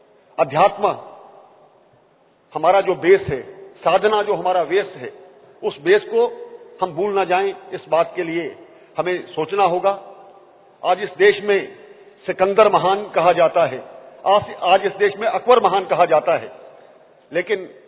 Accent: Jammu and Kashmir, India; मैं कश्मीर से आया हूं।

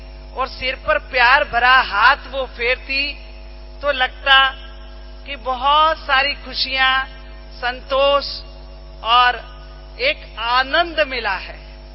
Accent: Sirohi, Rajasthan, India; मैं सिरोही की रहने वाली हूँ

